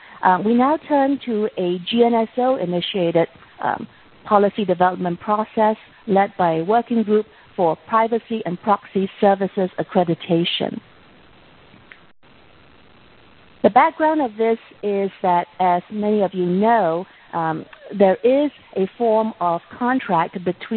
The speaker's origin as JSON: {"language": "English", "country": "Singapore", "lives_now": "United States", "said": "I'm originally from Singapore, although now I'm based in the United States, working from home."}